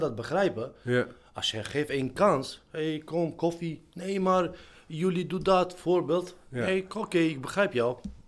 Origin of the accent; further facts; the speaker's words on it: Kosovo; Dutch is a second language; now in Netherlands; Ja, maar ik kom uit Kosovo en ik ben... buitenlanders uit Kosovo, maar ik ben ook Nederlands.